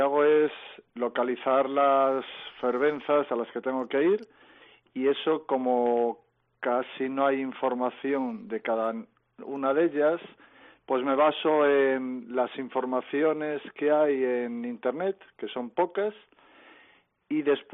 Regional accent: Salamanca, Castile and León, Spain; yo soy de Salamanca, nací en Salamanca

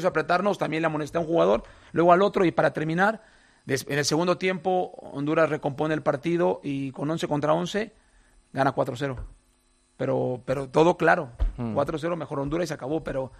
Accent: Mexico; now in Madrid, Spain; Porque de hecho sí soy español mexicano. O sea, mi abuelo era español, mi madre es española y por eso viví.

